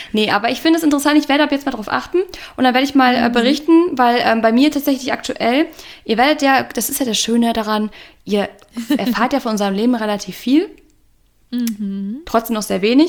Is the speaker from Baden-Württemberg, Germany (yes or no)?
no; North Rhine-Westphalia, Germany; die aus meiner Heimat, also alle in NRW eigentlich so gefühlt